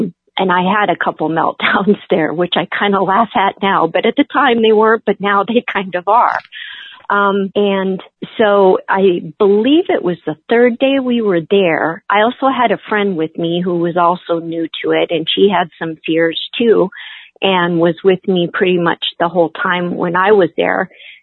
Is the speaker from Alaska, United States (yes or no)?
yes; Alaska, United States; and I was born and raised in Alaska, and I live in Anchorage, Alaska